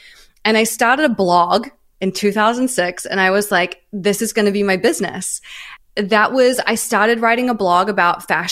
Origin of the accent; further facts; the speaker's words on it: New Zealand; now in Australia; I'm from New Zealand originally, and I moved to Australia. I lived in Melbourne for about a year and a half, I think.